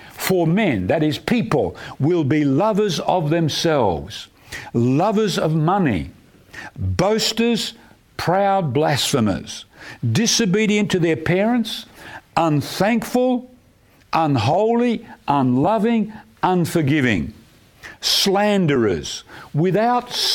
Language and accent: English; Perth, Western Australia, Australia; when I was a kid growing up in Perth in Western Australia, in summertime we'd go sleep outside because it gets hot in Perth